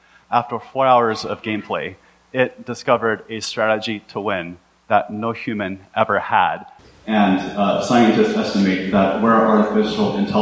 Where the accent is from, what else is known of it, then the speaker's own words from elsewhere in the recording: Texas, United States; Now, I'm from Texas, and if you Montanans are anything like us, you love your cars and you love your open roads.